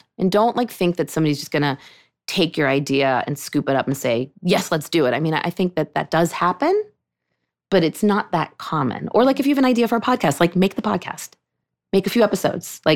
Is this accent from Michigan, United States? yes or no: no; Pittsburgh, Pennsylvania, United States; So I grew up in Pittsburgh. That was my synagogue.